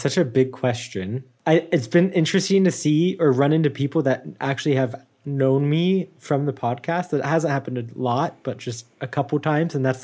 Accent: United States; It's just, I'm very American still.

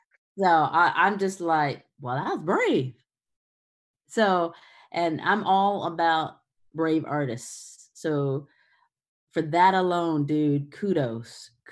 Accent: Detroit, Michigan, United States; That's right, Detroit, Michigan. So, you know, I have some happy relatives in Detroit.

